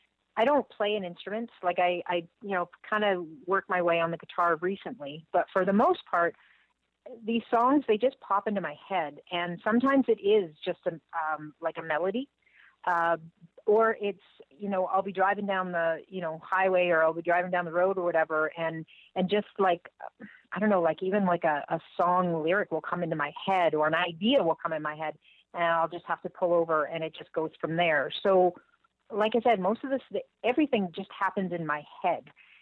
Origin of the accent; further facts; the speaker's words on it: Nova Scotia, Canada; born there